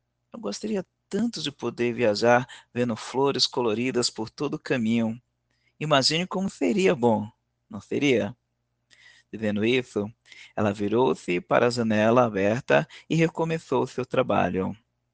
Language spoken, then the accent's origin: Portuguese; São Paulo, Brazil; eu sou de São Paulo, capital, que é onde eu estou